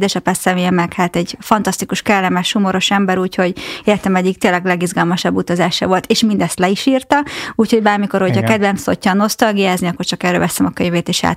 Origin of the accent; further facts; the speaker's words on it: Diósd, Pest, Hungary; illetve Diósdon nőttem fel, ahol volt egy nemzetközi keresztény iskola a sarkunkon